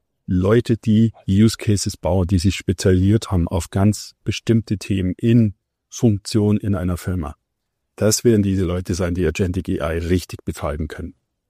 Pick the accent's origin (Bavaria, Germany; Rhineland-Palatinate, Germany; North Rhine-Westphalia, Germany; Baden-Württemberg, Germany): Bavaria, Germany; Munich; in München, wo ich herkomme